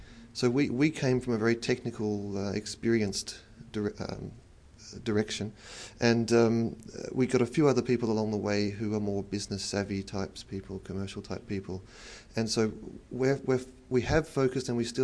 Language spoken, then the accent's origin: English; Sydney, New South Wales, Australia; now in Netherlands; Originally Sydney, Australia, but now living in the Netherlands, where our team has its headquarters just outside the European Space Agency ESTEC facility